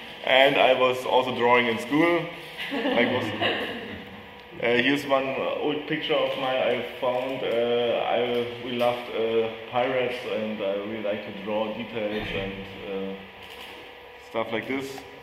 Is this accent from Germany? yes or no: yes; Berlin, Germany; English is a second language; I'm from original East Germany, from East Berlin. I was born there exactly in 1976